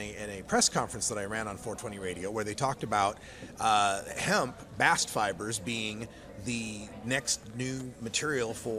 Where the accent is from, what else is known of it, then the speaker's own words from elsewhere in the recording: Idaho, United States; Growing up in Idaho, there was two strains, got some and don't.